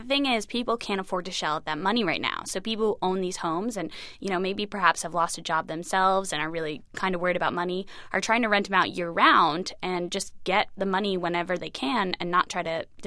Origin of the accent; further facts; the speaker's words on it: Connecticut, United States; Ah, that stiff upper lip. I'm from Connecticut. I know it very well.